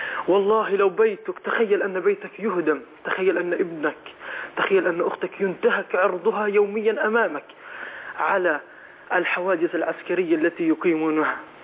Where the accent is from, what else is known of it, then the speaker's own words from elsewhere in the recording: Palestine; وأنا ابن فلسطين، أبلغ من العمر 20 عاما،